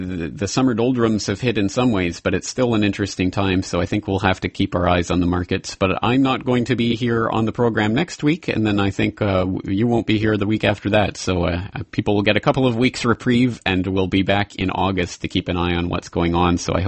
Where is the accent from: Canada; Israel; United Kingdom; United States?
Canada; now in Japan; Being a Canadian in Japan